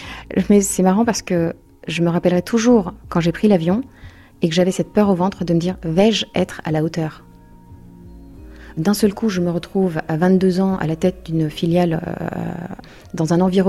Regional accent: France; also born or lived in Turkey; d'origine turque en fait, je suis née en Turquie et j'ai grandi en France.

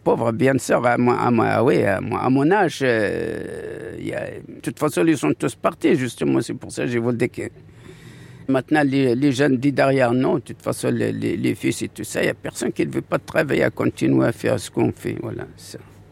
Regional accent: Souss-Massa, Morocco; French is a second language; moved away as an adult; now in France; De Maroc, à Casablanca. Je suis de la région d'Agadir, oui.

